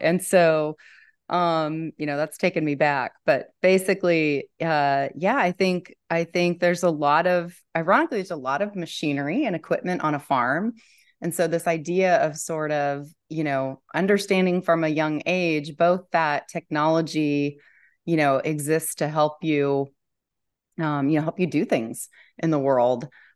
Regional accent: Oconto, Nebraska, United States; I grew up in Oconto, Nebraska, a town of 160.

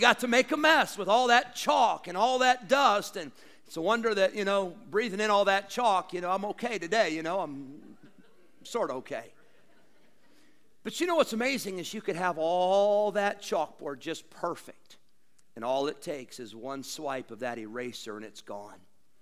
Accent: Rockford, Illinois, United States; When I grew up in Rockford at Berean Baptist, they actually had an electric eraser cleaner.

